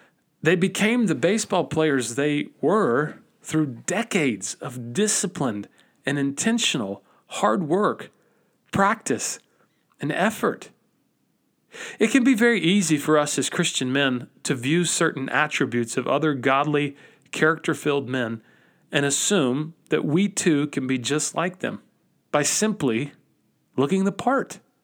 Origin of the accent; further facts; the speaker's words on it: Georgia, United States; I grew up in Georgia in the 1990s. Pretty much everyone I knew growing up was a diehard Atlanta Braves fan.